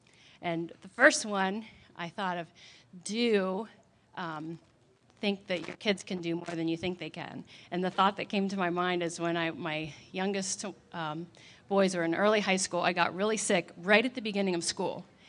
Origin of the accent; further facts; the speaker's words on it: Columbus, Ohio, United States; So that's why I grew up in Columbus, because of oppressive expectations.